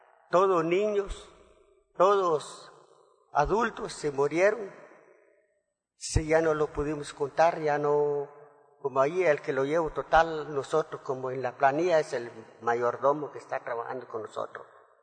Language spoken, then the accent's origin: Spanish; Guatemala; como somos mismos guatemaltecos, ciudadanos